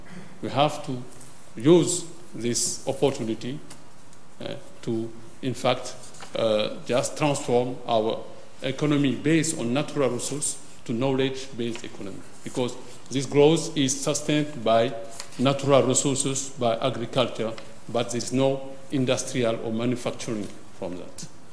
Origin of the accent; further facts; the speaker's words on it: Senegal; English is a second language; I apologize for my English because I'm from French-speaking country, Senegal.